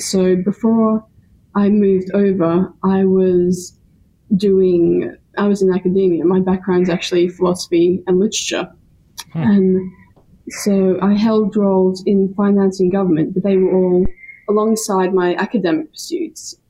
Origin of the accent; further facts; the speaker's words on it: Melbourne, Victoria, Australia; growing up in Melbourne